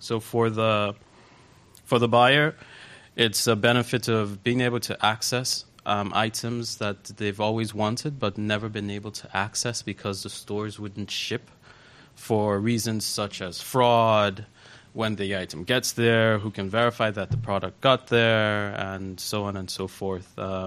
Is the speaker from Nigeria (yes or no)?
yes; Nigeria; I kept going back home. I'm from Nigeria. I kept going back home, and every time I went, people asked me to bring stuff.